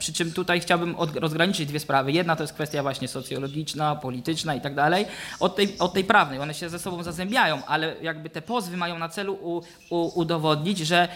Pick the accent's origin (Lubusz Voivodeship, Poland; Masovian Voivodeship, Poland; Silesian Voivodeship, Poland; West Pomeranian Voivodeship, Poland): Lubusz Voivodeship, Poland; Zielona Góra; now in Germany; Ja chodziłem do Neuzelle, to jest koło Frankfurtu nad Odrą, z racji tego, że pochodzę z Zielonej Góry.